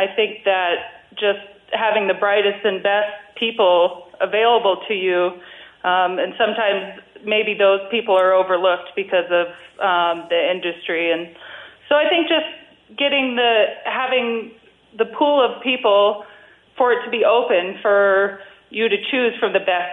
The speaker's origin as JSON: {"language": "English", "town": "White Sulphur Springs", "region": "Montana", "country": "United States", "tie": "born or raised there", "said": "I grew up here in White Sulphur Springs, so I was just working in town"}